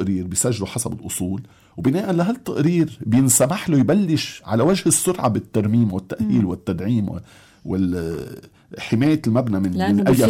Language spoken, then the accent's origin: Arabic; Lebanon; يعني الحجم الخسارة بالبنى الموجود عندنا بلبنان